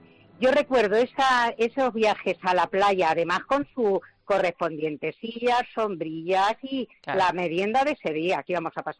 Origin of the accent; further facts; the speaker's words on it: Almansa, Castilla-La Mancha, Spain; Yo soy de Almansa, que te sonará bastante.